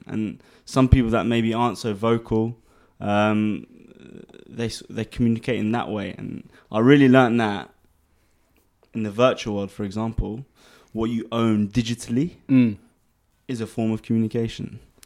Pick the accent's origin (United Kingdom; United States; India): United Kingdom; London; moved away as an adult; now in Dubai, United Arab Emirates; born and raised in London to Armenian parents. Grew up there most of my life until about 3 years ago when I moved to Dubai.